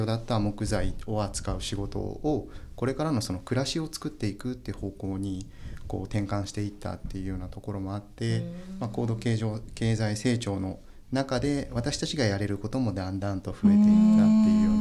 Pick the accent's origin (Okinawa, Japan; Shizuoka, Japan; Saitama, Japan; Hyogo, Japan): Saitama, Japan; now in Aichi, Japan; 私はね、埼玉の出身で、大恋愛の末妻の土地である愛知に。